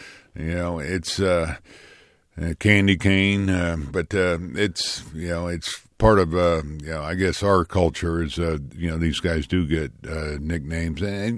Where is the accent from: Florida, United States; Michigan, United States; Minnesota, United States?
Florida, United States; You know, Heston's from my hometown down in Florida.